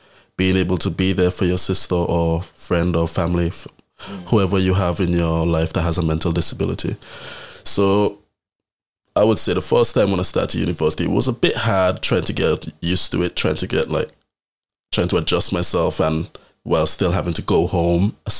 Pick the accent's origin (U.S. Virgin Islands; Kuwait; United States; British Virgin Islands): British Virgin Islands; So right now I live in New Tenerife, but originally I'm from the Caribbean, British Virgin Islands to be specific.